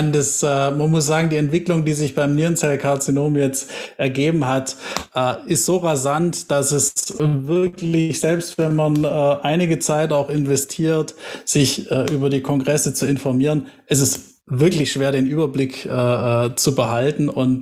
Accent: Tübingen, Baden-Württemberg, Germany; born there; bin gebürtiger Tübinger, bin Schwabe

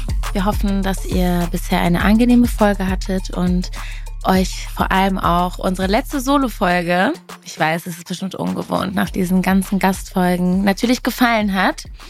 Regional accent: Castrop-Rauxel, North Rhine-Westphalia, Germany; Und ich komme ja auch aus dem Dorf, aus Castrop-Rauxel. Ursprünglich und durfte nie nach Dortmund oder sowas.

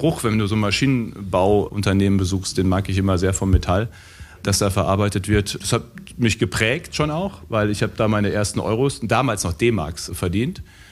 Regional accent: North Rhine-Westphalia, Germany; Ich komme aus dem Westmünsterland, direkt von der niederländischen Grenze. Ich bin 6 Kilometer von der Grenze groß geworden. Die größte Stadt bei uns ist Enschede, direkt hinter der niederländischen Grenze, 120.000 Einwohner.

